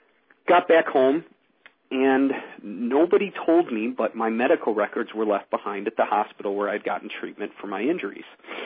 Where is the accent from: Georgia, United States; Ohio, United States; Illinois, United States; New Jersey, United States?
Illinois, United States; Chicago; also born or lived in Wisconsin; I grew up in the Chicago area. My parents split when I was around 10, and my mother remarried almost immediately. Moved us up to Wisconsin